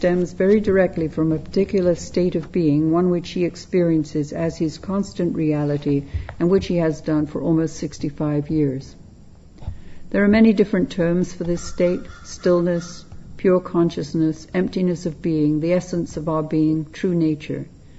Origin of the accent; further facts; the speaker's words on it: London, United Kingdom; born there; was about 6:15 in the morning on 29th of June, 1921. I was born in the Wellington Barracks in Victoria at the back of Buckingham Palace.